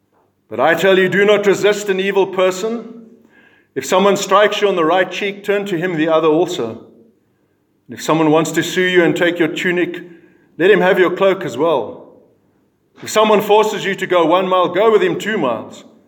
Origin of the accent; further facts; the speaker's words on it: South Africa; I grew up in South Africa.